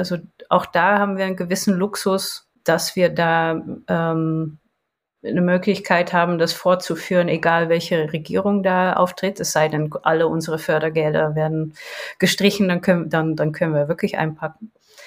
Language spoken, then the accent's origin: German; Poland; German is a second language; now in Germany; guck mal, das ist jetzt ein Film aus Polen, der hat einen Oscar gewonnen. Toll, das ist ein Teil von meiner Heimat.